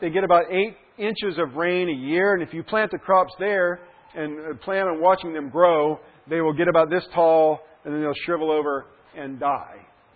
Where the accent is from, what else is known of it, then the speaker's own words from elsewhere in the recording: Idaho, United States; Well, I come from Idaho, and Idaho is an interesting place.